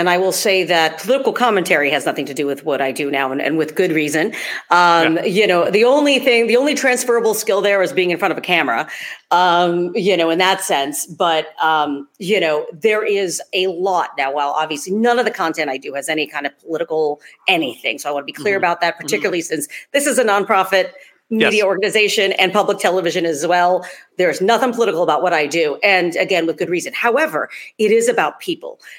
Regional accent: Ohio, United States; So you may be, you know, aware of this as growing up in Ohio, and a lot of folks throughout the quote heartland probably also realize that summer times in particular are really driven by fairs and festivals, right?

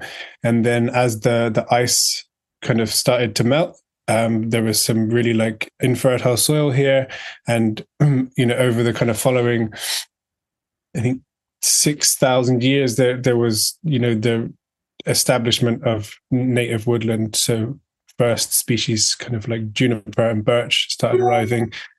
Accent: South West England, United Kingdom; accent: English; I'm also a Cornish man, even though I have a kind of English accent.

